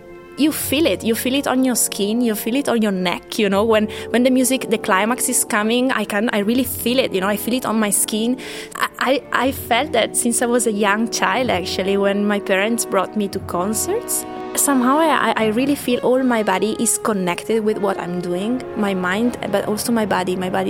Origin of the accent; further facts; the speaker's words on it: Italy; English is a second language; I come from Italy and I play the harp.